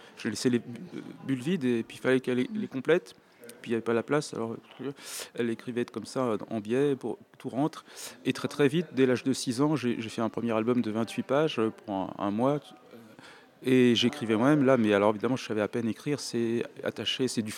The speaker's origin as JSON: {"language": "French", "town": "Paris", "region": "Île-de-France", "country": "France"}